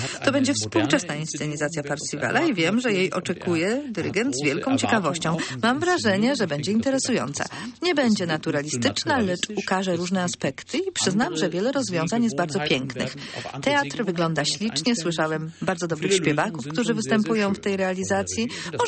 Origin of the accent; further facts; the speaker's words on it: Germany; first language German; Polish is a second language; moją specjalnością jest język niemiecki, bo przecież jestem Niemcem